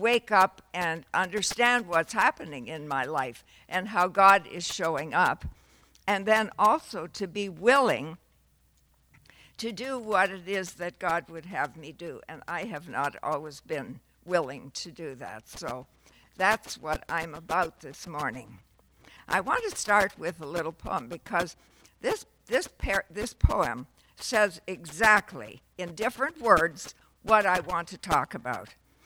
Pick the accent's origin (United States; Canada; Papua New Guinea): Canada; Toronto, Ontario; I'm from Toronto, Canada. I bring you greetings from our country